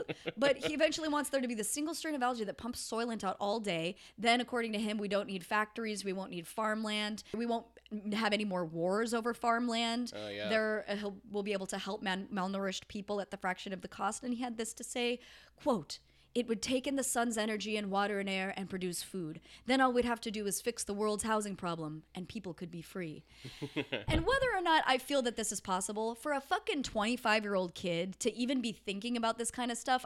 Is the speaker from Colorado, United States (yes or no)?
yes; Colorado, United States; I grew up in Colorado, y'all.